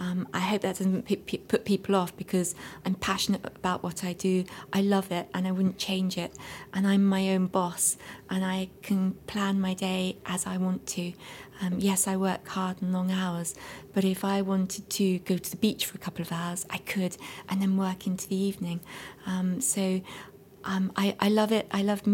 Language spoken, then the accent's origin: English; London, United Kingdom; now in Wales; I was actually born and brought up in London, and when my husband brought me here, I just fell in love with it.